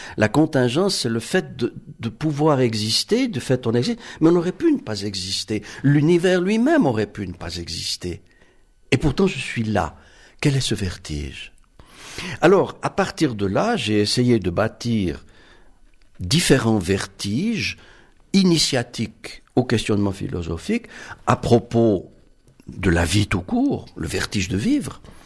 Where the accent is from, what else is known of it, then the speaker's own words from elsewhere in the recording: Switzerland; born there; Pourquoi est-ce que je suis né en Suisse plutôt qu'en Chine?